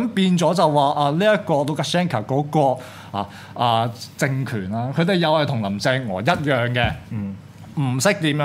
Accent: Hong Kong; 起碼我哋真係香港人，我覺得我哋香港人過去一年所做嘅事

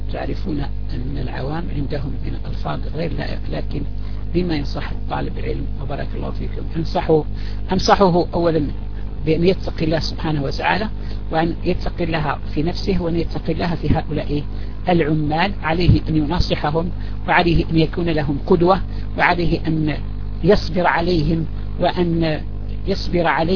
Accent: Algeria; الآن صدر عندنا في الجزائر قانون مؤخر عن حلق اللحية

